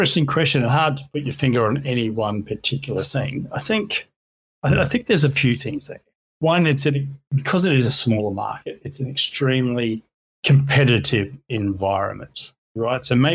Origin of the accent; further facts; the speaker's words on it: Australia; I'm Australian, I can't ever really think of that entrepreneurial spirit being instilled in us culturally.